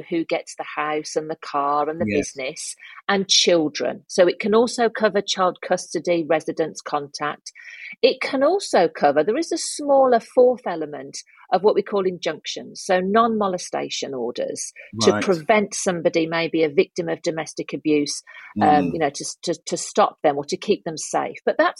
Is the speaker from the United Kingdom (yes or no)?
yes; Birmingham, West Midlands, United Kingdom; Yeah, we were born and bred in Birmingham.